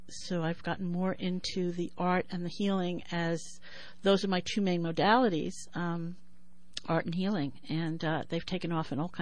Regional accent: New York, United States; now in California, United States; You can't tell by my accent. I am from New York, and I'm a transplant here in California. And so we lived in New York

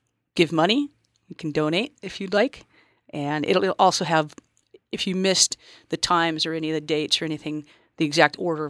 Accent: California, United States; now in Guerneville, United States; I grew up in Orange County, so I'm a transplant, and I came to Guerneville, and I've never felt so much community in my life.

